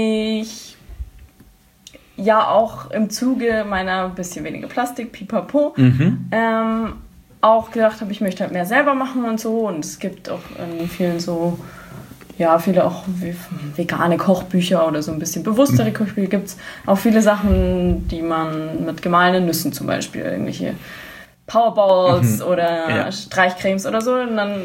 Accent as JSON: {"language": "German", "town": "Munich", "region": "Bavaria", "country": "Germany", "said": "Das ist halt jetzt hier als Münchner"}